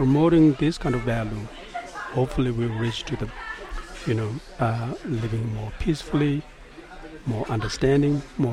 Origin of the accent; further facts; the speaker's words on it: India; English is a second language; now in United States; I grew up in India. I'm living in the United States, but I can eat every day the rice which grow from India.